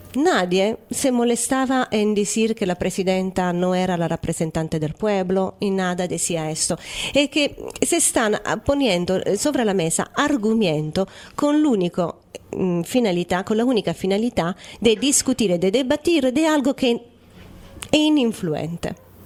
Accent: Italy; Spanish is a second language; yo después sigo siendo siempre italiana

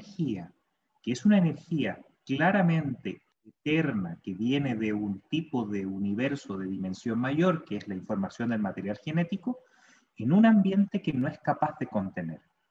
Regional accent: Chile; also born or lived in Salamanca, Spain; En Salamanca. Entonces yo cuando llegué de Chile no me entendían y modifiqué el hablaba del, acá nosotros decimos celular, ustedes dicen móvil, nosotros decimos el computador, el ordenador, y de ahí fui cambiando, ahora que volví a Chile, me volví a chilenizar.

